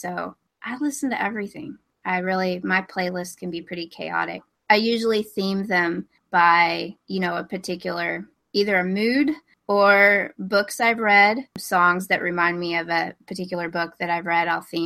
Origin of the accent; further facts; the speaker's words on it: Texas, United States; I grew up I'm from Texas, in case anybody can't tell from the accent. … was really big here.